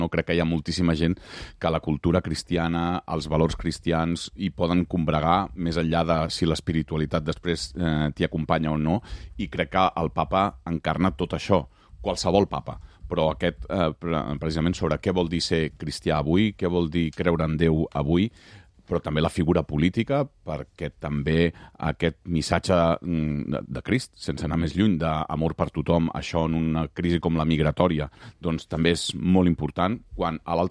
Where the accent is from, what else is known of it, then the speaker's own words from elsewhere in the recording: Catalonia, Spain; com a català